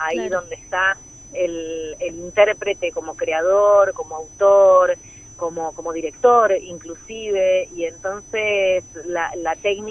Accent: Buenos Aires, Argentina; nuestra misión como porteñas

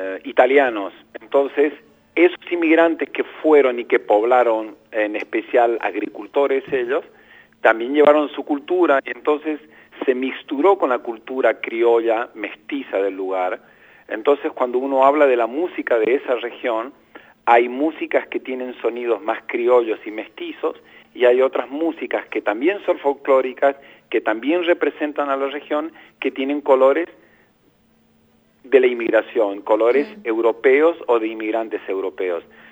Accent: Posadas, Misiones, Argentina; Yo soy de Posada. Y es como que la S del final es como que la absorbemos.

